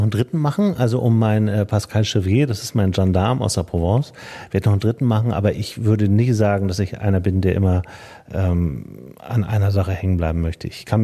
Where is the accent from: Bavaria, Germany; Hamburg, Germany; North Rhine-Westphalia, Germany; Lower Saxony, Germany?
Hamburg, Germany; ich komme eigentlich aus Hamburg und habe da auch lange Radio gemacht und lieb auch diese Stadt, aber ich bin vor fast 20 Jahren aufs Land gezogen.